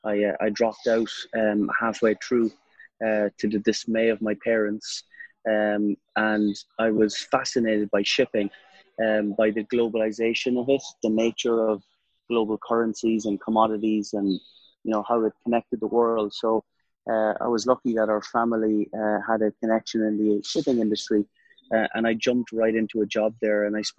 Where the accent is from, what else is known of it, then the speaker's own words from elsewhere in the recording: Ireland; So I'm actually from Ireland originally, but we set up the business in the UK back in 2014.